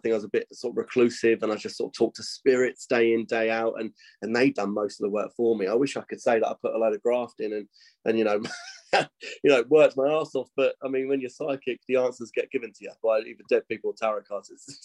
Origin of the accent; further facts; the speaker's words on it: Clacton-on-Sea, East of England, United Kingdom; You know, I grew up in Clacton-on-Sea. My prospects weren't great. I grew up in a council estate, you know, that kind of thing.